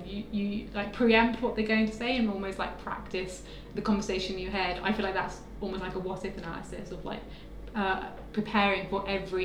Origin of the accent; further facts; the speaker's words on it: United Kingdom; People are just polite, and we're British and we like to be polite.